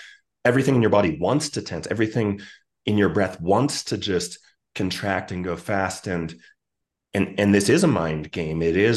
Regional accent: Tucson, Arizona, United States; I grew up in Arizona. I grew up in Tucson. It's hot there.

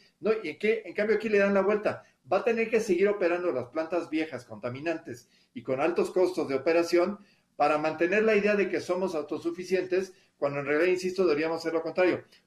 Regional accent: Mexico; Lo que requerimos como mexicanos es confiabilidad.

